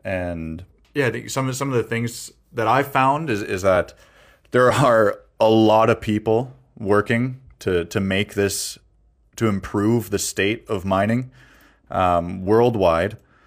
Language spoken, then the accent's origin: English; Canada; I'm from Canada. This happens in Canada.